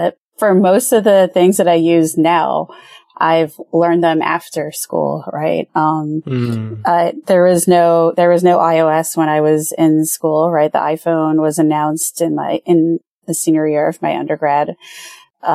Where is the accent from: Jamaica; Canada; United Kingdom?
Jamaica; now in United States; I'm in Illinois and as I said, I'm from Jamaica and I was pretty much done with the winter.